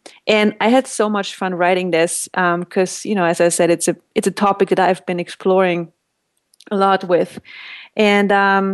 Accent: Vienna, Austria; I'm from Vienna, Austria, which is a really big city.

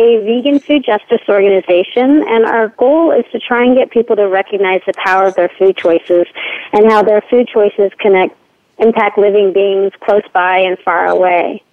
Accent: Texas, United States; I was from Texas. I live in California now, but I would often see cows in the fields

